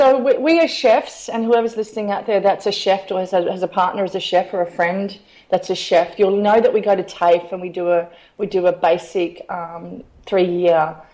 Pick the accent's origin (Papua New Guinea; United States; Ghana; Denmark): Papua New Guinea; one of the reasons why I didn't leave is because I grew up in Papua New Guinea, so the feeling of being here was exactly like my childhood.